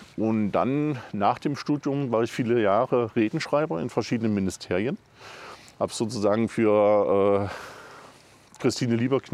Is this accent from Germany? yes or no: yes; Erfurt, Thuringia, Germany; Also, geboren bin ich in Erfurt, bin auch dort aufgewachsen, bin auch dort zur Uni gegangen, zur Schule gegangen.